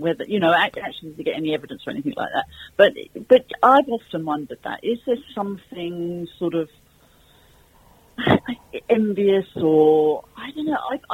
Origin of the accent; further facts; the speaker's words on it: England, United Kingdom; now in Spain; we're ambassadors of Britain. You know, we're talking English, we're talking to people here, we're talking about Britain, we want to feel proud of Britain.